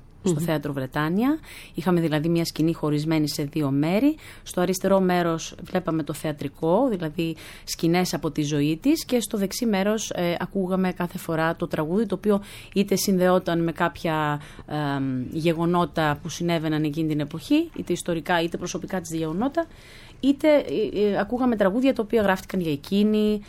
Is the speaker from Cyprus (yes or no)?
no; Germany; Greek is a second language; Εγώ γεννήθηκα στη Γερμανία και μεγάλωσα εκεί. Ξέρετε πολύ καλά ότι εμείς οι Έλληνες του εξωτερικού